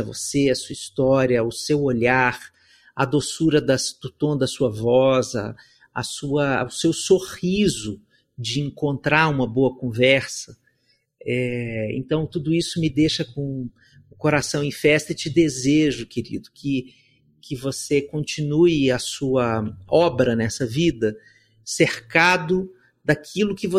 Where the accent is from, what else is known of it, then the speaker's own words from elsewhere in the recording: Minas Gerais, Brazil; Eu sou mineiro, eu estudei para isso.